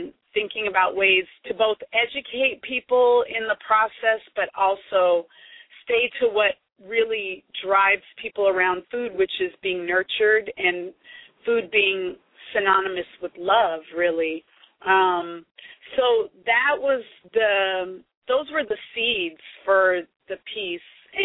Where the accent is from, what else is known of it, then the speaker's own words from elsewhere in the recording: San Francisco, California, United States; born there; And then I was born in the Bay Area. I was born in San Francisco. And gumbo is really what connects me to my roots in Louisiana.